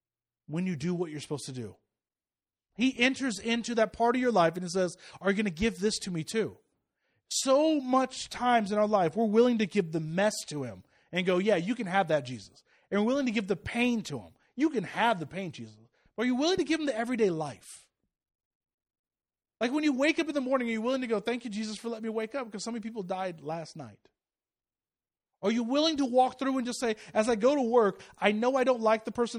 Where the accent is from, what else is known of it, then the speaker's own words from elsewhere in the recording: Lansing, Kansas, United States; in a small town called Lansing, Kansas, outside of Kansas City. And, I don't want to go back. I like my hometown.